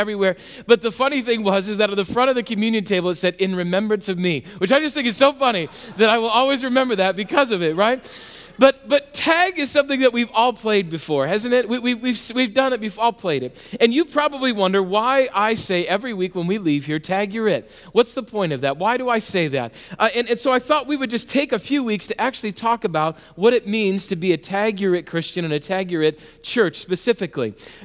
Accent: South Dakota, United States; When I was younger and growing up in South Dakota, again, I went to this small church called First Christian Church.

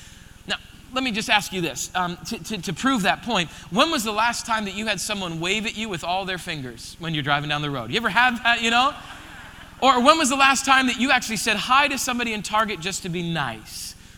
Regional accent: Rapid City, South Dakota, United States; I grew up in Rapid City, South Dakota. And when I was being born there, when I was born there and raised there, it was about 45,000 people was in Rapid City

